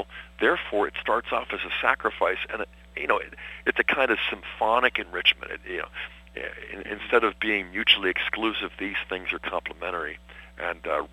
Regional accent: Pittsburgh, Pennsylvania, United States; I grew up in Pittsburgh, where Bishop Wright was

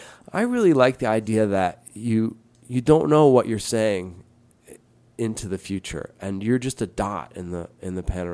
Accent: New York, United States; And I'm sure a New Yorker, I was born in this island, Manhattan, will say, oh, look, New York's the best place.

